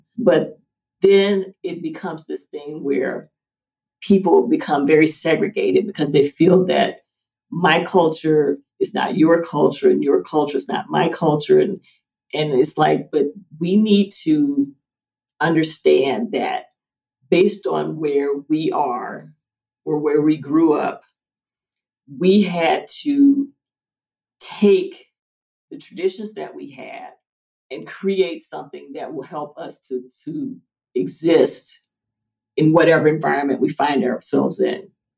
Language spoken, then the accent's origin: English; United States; And, you know, we're from the United States.